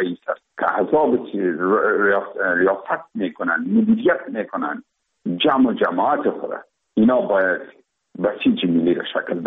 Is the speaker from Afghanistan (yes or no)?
yes; Afghanistan; ما افغان هستیم